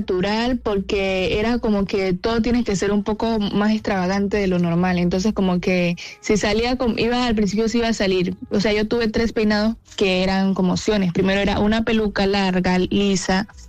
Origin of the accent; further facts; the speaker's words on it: Tumaco, Nariño, Colombia; Sí, Tumaco, Nariño, sí. La perla del Pacífico.